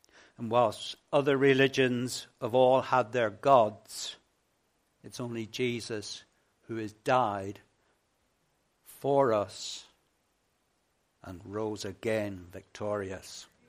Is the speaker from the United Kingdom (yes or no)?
yes; Exeter, South West England, United Kingdom; he comes from Plymouth and I come from Exeter